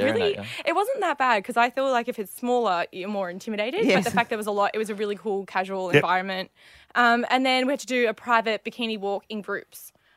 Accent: Australia; Yeah, I am part Aboriginal, Malaysian, Chinese and English Australian.

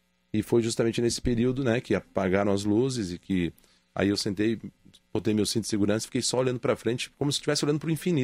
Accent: Chapecó, Santa Catarina, Brazil; Nós somos de Chapecó, nós acompanhamos a Chapecoense

